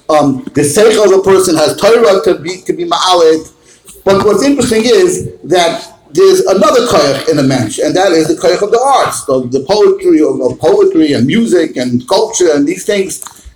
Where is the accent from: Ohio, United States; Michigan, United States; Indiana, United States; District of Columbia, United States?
Indiana, United States; Muncie; I am from Muncie.